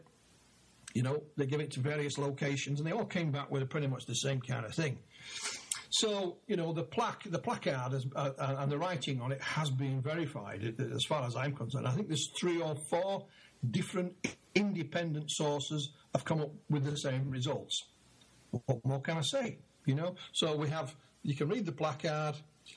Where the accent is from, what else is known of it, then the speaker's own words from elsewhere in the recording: Yorkshire and the Humber, United Kingdom; Again, please excuse my pronunciations. I come from Yorkshire, Martin. I'm not even good at English.